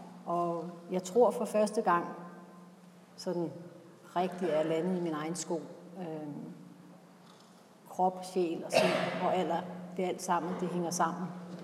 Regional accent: Esbjerg, Region of Southern Denmark, Denmark; Jeg kommer jo så fra Esbjerg.

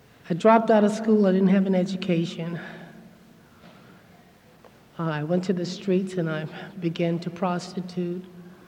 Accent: Washington, District of Columbia, United States; I'm from Washington, D.C. And I've been living there most of the last 20 years of my life.

